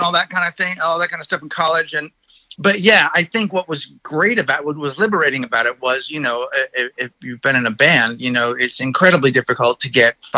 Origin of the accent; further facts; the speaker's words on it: San Francisco, California, United States; I grew up around in San Francisco, so I knew Robin Williams and all those people when I was a kid, and there was a healthy comedy scene in San Francisco always.